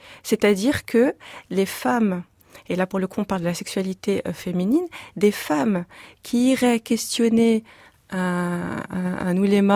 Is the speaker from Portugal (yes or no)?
no; France; nous sommes français